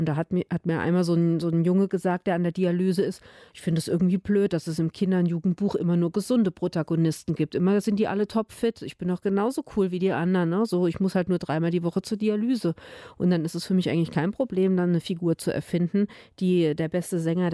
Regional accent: Rhineland-Palatinate, Germany; Und der spielt in der Pfalz, also da, wo ich herkomme

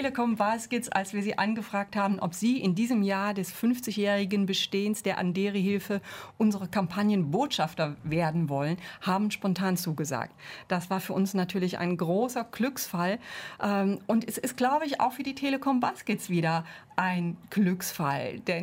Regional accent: Germany; Also wir können auf keinen Fall als Deutsche hingehen und sagen, was tut ihr

